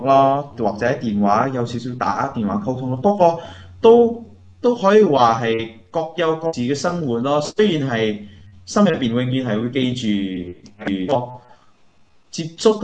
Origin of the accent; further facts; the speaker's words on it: Malaysia; 你會講我哋馬來西亞公民咯，係咪？